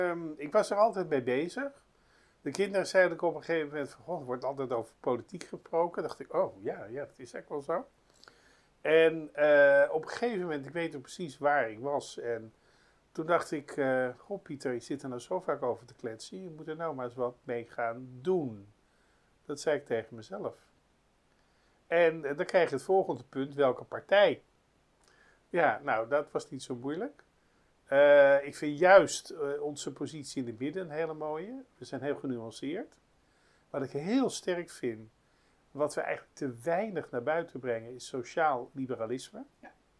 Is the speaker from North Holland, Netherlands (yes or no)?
yes; Amsterdam, North Holland, Netherlands; Geboren en getogen in Amsterdam. Ik ben 65 jaar.